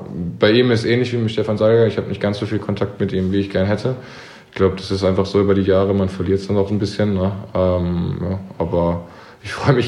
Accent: Karlsruhe, Baden-Württemberg, Germany; hatte ich dann doch viel Zeit in Karlsruhe in meiner Heimat

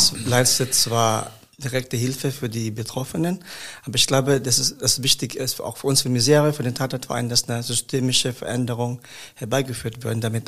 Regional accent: Olongapo, Central Luzon, Philippines; German is a second language; now in Germany; ich bin aufgewachsen in Olongapussy, die wir auch paradiesisch befindet. Das ist, wie gesagt, geprägt von Prostitution.

